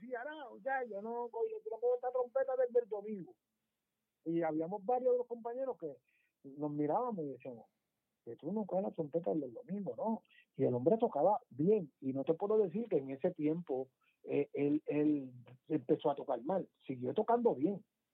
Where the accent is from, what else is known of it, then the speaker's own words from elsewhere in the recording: Ponce, Puerto Rico; moved away; Bueno, realmente cuando yo me fui de Ponce, ya yo había tocado con orquestas como